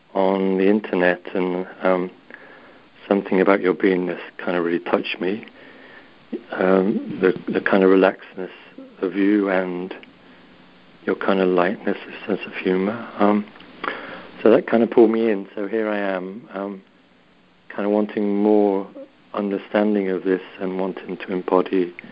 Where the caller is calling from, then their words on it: England, United Kingdom; I'm calling from England.